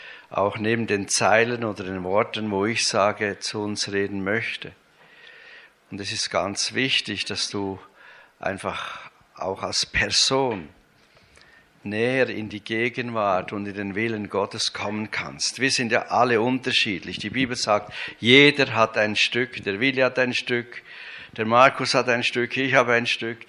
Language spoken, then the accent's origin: German; Switzerland; Ich bin ein Schweizer